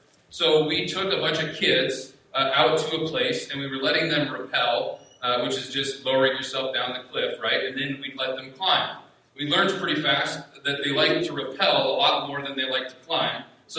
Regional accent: South Dakota, United States; So many of you know I grew up in South Dakota. If you've ever seen pictures of Mount Rushmore, that was pretty close to where I grew up.

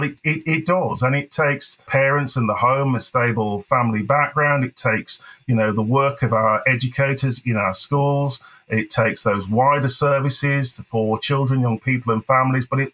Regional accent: England, United Kingdom; as a second generation black boy growing up in England

